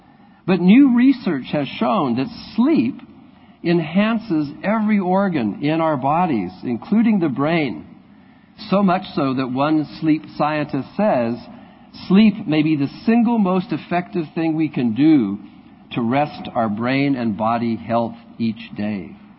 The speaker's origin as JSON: {"language": "English", "country": "United States", "said": "That was a problem for me as an American because I had no idea what that meant."}